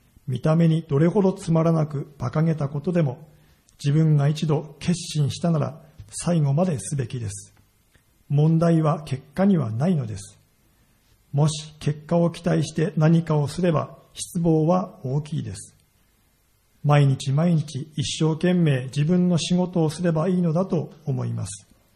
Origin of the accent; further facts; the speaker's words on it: Ibaraki, Japan; 私と同じ茨城の出身でして